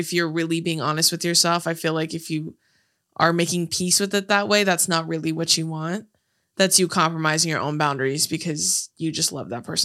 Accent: New York City, New York, United States; Because I'm from Queens.

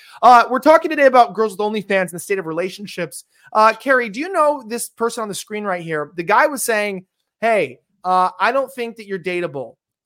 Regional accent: Hollywood, California, United States; You're in Los Angeles, I'm from Hollywood

